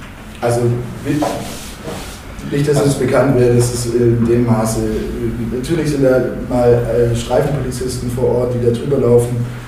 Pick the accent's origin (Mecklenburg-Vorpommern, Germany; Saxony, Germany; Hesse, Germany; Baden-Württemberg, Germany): Baden-Württemberg, Germany; ich selber komme von der Schwäbischen Alb, aber uns ist Reutlingen auch wichtig.